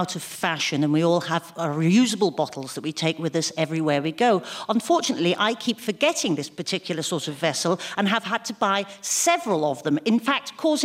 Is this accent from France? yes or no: no; Ireland; when I was growing up in Ireland in the 70s.